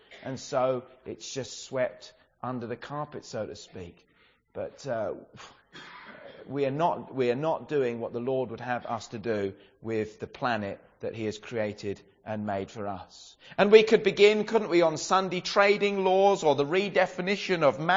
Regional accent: England, United Kingdom; we spent as English people £36 million on Halloween costumes for our pets.

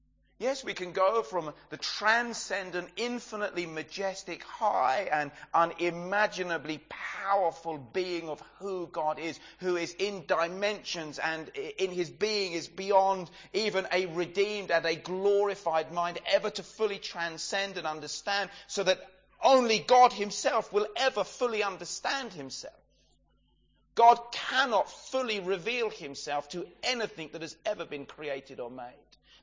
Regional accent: South East England, United Kingdom; now in Suffolk, United Kingdom; I grew up near the South Downs and here we are in Suffolk.

